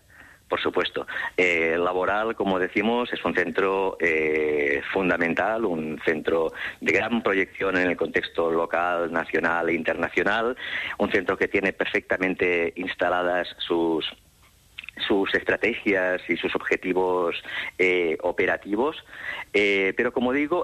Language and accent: Spanish; Barcelona, Catalonia, Spain; aquí en Barcelona, que es de donde yo soy, pero yo creo que esto es cuestión de 2 semanas y en breve ya me incorporo a Gijón y espero ser un gijonés más.